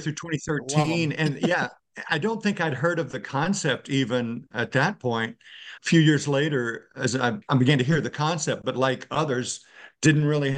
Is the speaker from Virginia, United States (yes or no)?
yes; Virginia, United States; Yeah, I grew up in Central Virginia and ended up in college in South Carolina